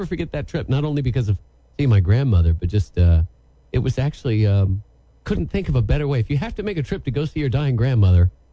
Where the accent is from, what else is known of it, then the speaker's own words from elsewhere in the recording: Atlanta, Georgia, United States; born there; I was born in Atlanta.